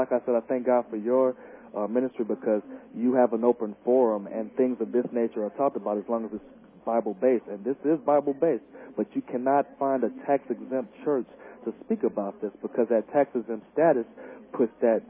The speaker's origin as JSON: {"language": "English", "town": "Chicago", "region": "Illinois", "country": "United States", "lives_now": "Las Vegas, United States", "said": "To clarify, I'm from Chicago West Side. I don't claim being out here. I don't claim being from Las Vegas."}